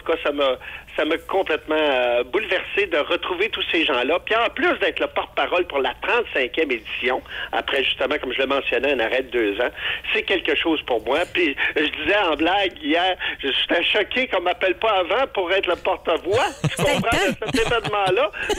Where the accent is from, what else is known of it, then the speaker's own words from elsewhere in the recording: Saguenay, Quebec, Canada; moved away; je suis parti du Saguenay, mais le Saguenay n'est pas sorti de moi, ça, c'est sûr.